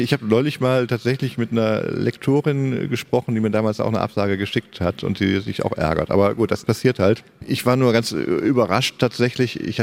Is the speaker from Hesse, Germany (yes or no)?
no; Wipperfürth, North Rhine-Westphalia, Germany; obwohl es in meiner alten Heimat war, Wipperfürth, da komme ich auch her